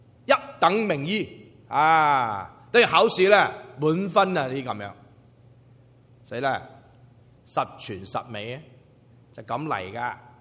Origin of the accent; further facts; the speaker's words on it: China; 我们中国人的中医几千年了